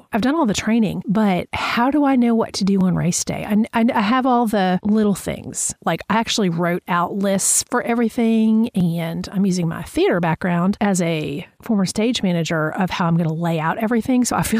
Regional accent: Atlanta, Georgia, United States; and now I'm from Atlanta, like city of Atlanta. So we're talking millions of people.

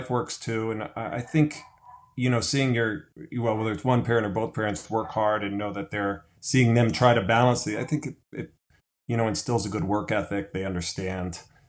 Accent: Philadelphia, Pennsylvania, United States; now in Michigan, United States; I'm from Philadelphia originally.

